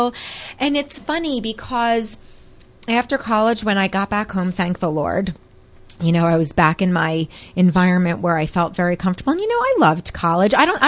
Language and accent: English; Pennsylvania, United States; I grew up in the Philadelphia suburbs, which was very urban. And now I'm out here in this rural area.